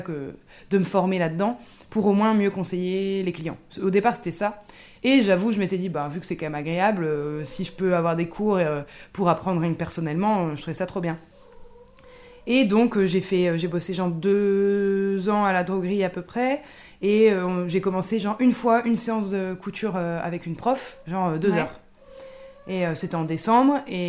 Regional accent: Grand Est, France; J'ai grandi dans les Ardennes, dans la vallée de la Meuse, donc c'est la campagne version un petit peu de montagne quand même.

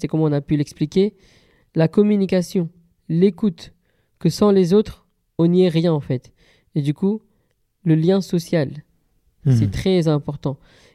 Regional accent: Sarcelles, Île-de-France, France; born there; Ben moi, par exemple, la preuve, je suis né à Sarcelles

